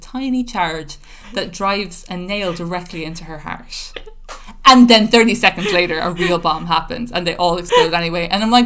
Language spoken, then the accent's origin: English; Ireland; accent: Irish; now in United States; I still have my Irish accent, but I've lived in America for quite a while.